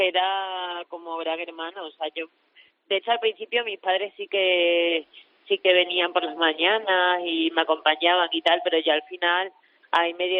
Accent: Extremadura, Spain; No, yo soy extremeña pura y dura.

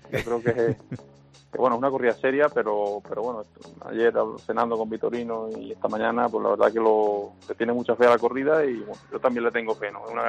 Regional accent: Albacete, Castilla-La Mancha, Spain; para mí Albacete es una plaza, pues, que a la que le debo mucho en mi tierra y siempre para mí es especial

